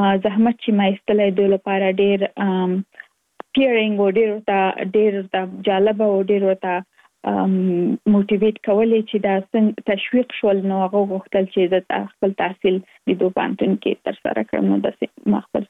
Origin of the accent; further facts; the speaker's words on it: Kabul, Afghanistan; now in Virginia, United States; زه اف کورس د افغانستان یم. په افغانستان کې زیږیدل لمړنۍ زده کړې مې په افغانستان په کابل کې تر سره کړې دي او وروسته لاغه لکه من ټول چی یو مسافر شوم په امریکا کې اوس په ورجینیا ایالت کې ژوند کوم.